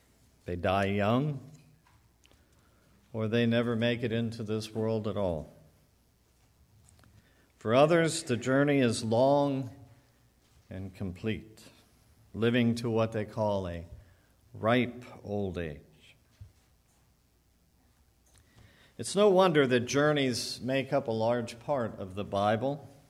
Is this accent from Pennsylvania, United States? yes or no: yes; Erie, Pennsylvania, United States; also born or lived in Gettysburg; I grew up in Erie, journeyed to Williamsport for summers and back to Erie, journeyed to Gettysburg for 4 years.